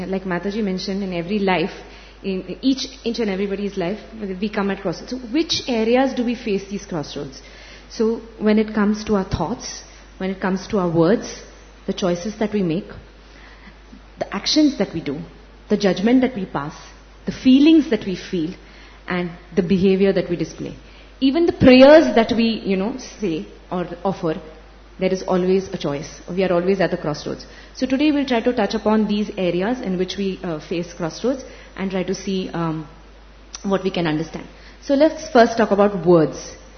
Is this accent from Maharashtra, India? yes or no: yes; Pune, Maharashtra, India; So I'm from Pune also, and Pune is famous for its Peshwa history.